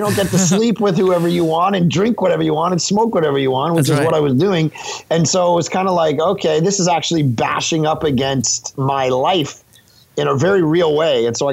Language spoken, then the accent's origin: English; Ontario, Canada; now in Vancouver, Canada; I grew up outside of Toronto before I came to Vancouver